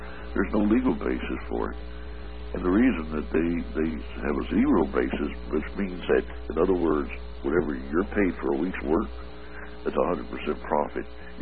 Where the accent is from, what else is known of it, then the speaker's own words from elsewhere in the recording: Lake Charles, Louisiana, United States; right out of my hometown, Lake Charles, Louisiana